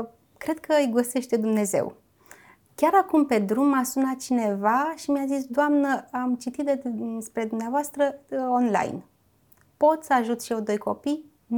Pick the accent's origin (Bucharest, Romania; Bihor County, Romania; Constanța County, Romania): Constanța County, Romania; Constanța; Eu sunt din Constanța.